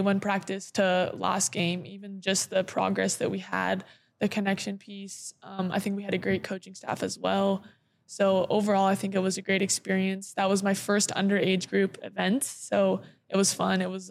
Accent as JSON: {"language": "English", "country": "Canada", "said": "I want people to know that I'm Canadian."}